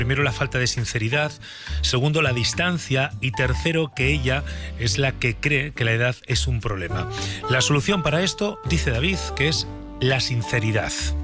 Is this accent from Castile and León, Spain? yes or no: yes; Burgos, Castile and León, Spain; accent: Burgos; nosotros en Burgos no nos damos cuenta a veces, pero tenemos un acentazo de Burgos terrible.